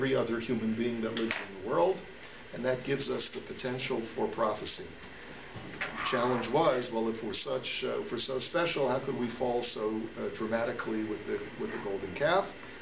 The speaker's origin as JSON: {"language": "English", "region": "California", "country": "United States", "said": "because I'm from California"}